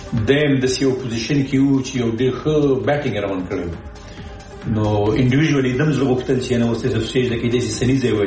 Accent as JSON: {"language": "Pashto", "country": "Afghanistan", "said": "موږ هم افغانان یو"}